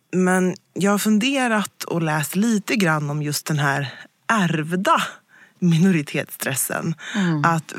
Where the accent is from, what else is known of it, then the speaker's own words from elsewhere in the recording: Sweden; born there; Jag är född här i Sverige och min pappa var svart och min mamma är vit.